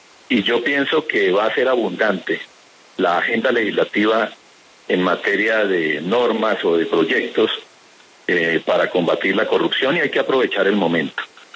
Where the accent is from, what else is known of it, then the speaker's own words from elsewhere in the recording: Garzón, Huila, Colombia; desde que yo tengo uso de razón, allá en mi pueblo, en Garzón, escuchaban mis abuelos